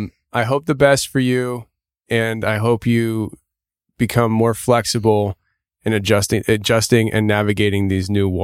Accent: United States; I'm like, I'm American.

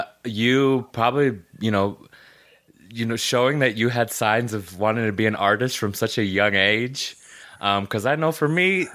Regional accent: Las Vegas, Nevada, United States; I was like, yep, I was born and raised in Las Vegas. It's like such a badge of honor, you know, because this is like such a transient town

